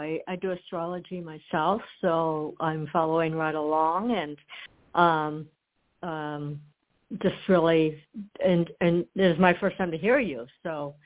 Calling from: Florida, United States; I am in Florida.

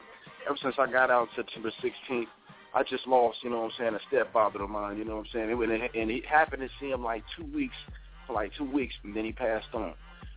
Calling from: Tacoma, Washington, United States; I'm calling from Tacoma area right now.

